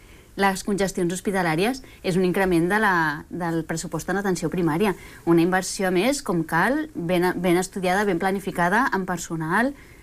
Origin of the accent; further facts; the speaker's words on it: Catalonia, Spain; Catalan is a second language; also born or lived in Argentina; Jo vaig néixer a Argentina i vaig venir aquí de petita i ara utilitzo el català, parlo en català amb la meva família, amb el meu fill